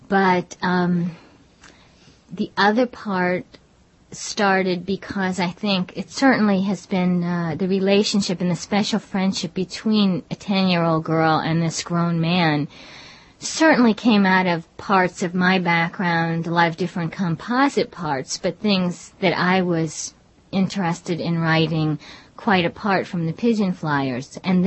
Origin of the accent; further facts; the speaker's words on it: Midwest, United States; No, I grew up in the Midwest, right, in the suburbs, in a completely different external world.